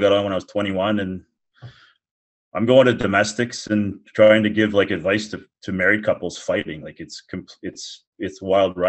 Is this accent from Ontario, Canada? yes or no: yes; Pickering, Ontario, Canada; also born or lived in Scarborough; Yeah, I Scarborough like every other kid, and then my parents moved us to Pickering, where I would say I'd be more or less than anything raised there.